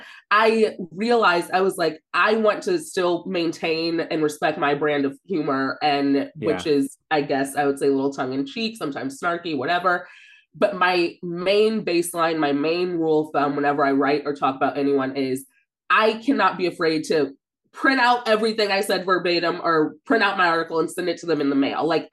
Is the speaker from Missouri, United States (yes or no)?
yes; St. Louis, Missouri, United States; And also, we're from St. Louis, he's from St. Louis, and Rachel and I actually went to the same high school as Andy.